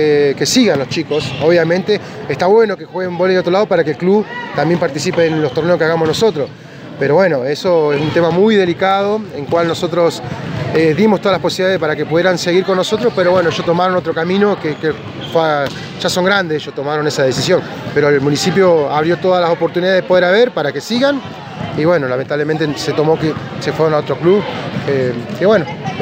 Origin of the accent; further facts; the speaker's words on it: Cervantes, Río Negro, Argentina; yo vengo justamente de Cervantes, un pueblito que también hay mucho vóley